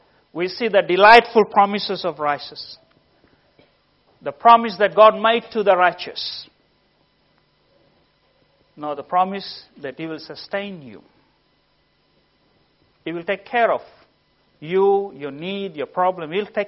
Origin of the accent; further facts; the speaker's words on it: Fiji; Because we are from Fiji. We don't have medical insurance and all this.